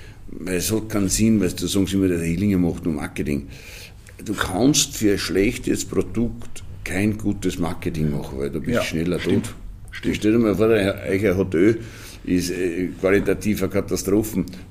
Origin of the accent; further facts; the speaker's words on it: Jois, Burgenland, Austria; Ich bin aus Jois